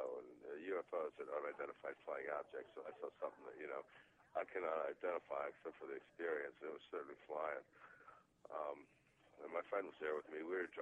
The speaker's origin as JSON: {"language": "English", "region": "Pennsylvania", "country": "United States", "said": "I'm from Pennsylvania, and there's stuff around from the Revolutionary War."}